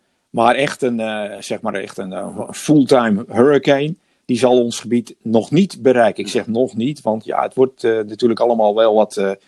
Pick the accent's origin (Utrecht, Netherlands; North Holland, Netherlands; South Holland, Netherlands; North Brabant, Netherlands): North Holland, Netherlands; Marken; Ik ben dus geboren en getogen op Marken.